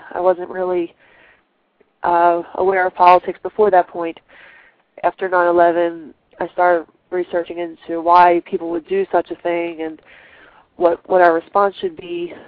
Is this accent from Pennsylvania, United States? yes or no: yes; Philadelphia, Pennsylvania, United States; I'm from Philadelphia.